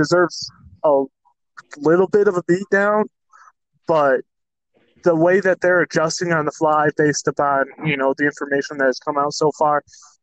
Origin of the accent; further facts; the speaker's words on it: Michigan, United States; I still refer to Michigan as my home state because that's where I'm from.